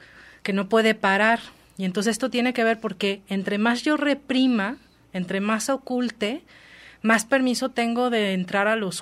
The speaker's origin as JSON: {"language": "Spanish", "country": "Mexico", "said": "voy a hablar de México porque pues yo soy mexicana"}